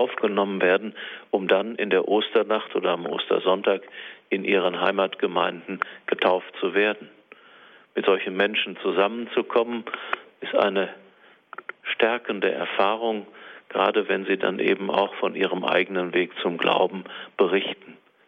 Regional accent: Dortmund, North Rhine-Westphalia, Germany; born there; als gebürtiger Dortmunder, der auch schon nicht mehr so eine dichte Kirchlichkeit in seiner Kindheit und Jugend kannte

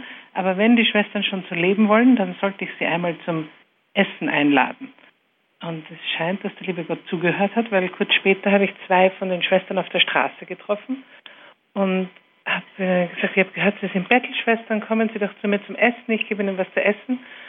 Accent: Austria; Ich bin in Österreich aufgewachsen

